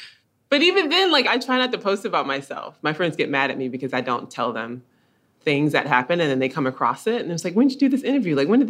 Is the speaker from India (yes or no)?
no; Columbus, Georgia, United States; growing up in Columbus, Georgia, with my father being one of the first Black dentists in the city, and it being a small city, like, everybody kind of knew who you were.